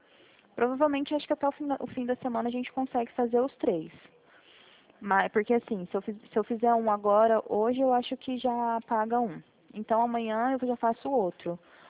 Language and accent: Portuguese; Presidente Prudente, São Paulo, Brazil; Eu sou de Presidente Prudente, sou do interior de São Paulo. Eu fico na matriz da Poupa-Cred.